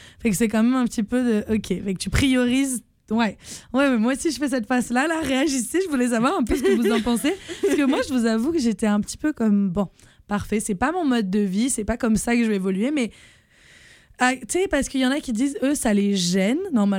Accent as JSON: {"language": "French", "country": "France", "accent": "French", "said": "J'ai honte de le dire du coup. Non. Je vais dire avec mon accent français."}